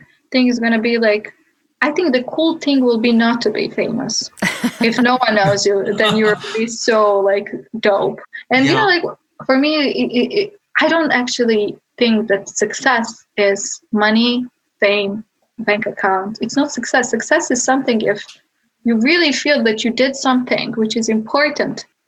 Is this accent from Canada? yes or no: no; Bosnia & Herzegovina; I grew up in Bosnia and I'm part of the Balkans, I'm part of the Europe, I'm part of this continent and part of this world.